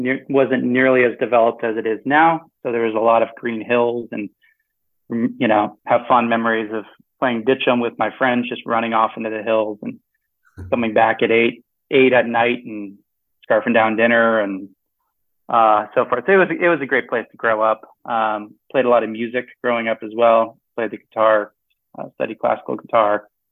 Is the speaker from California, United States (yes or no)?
yes; Irvine, California, United States; Irvine, California. Yes. The safest city in America, probably 10 years running in a row.